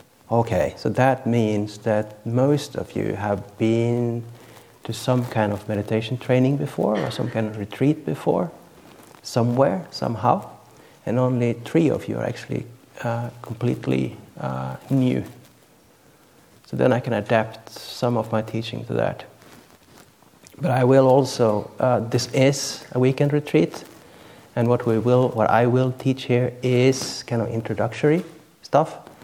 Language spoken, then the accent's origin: English; Norway; English is a second language; now in Australia; I was born and raised in Norway, but I've been here in Australia for almost 12 years, living on the other side of the road in the monastery